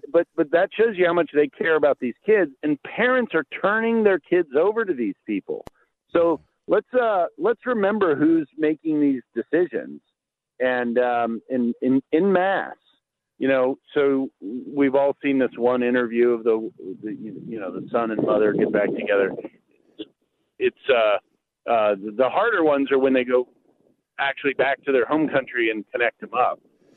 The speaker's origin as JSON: {"language": "English", "town": "Edison", "region": "New Jersey", "country": "United States", "tie": "born there", "said": "No, I was born up there in Edison, which Vic told you"}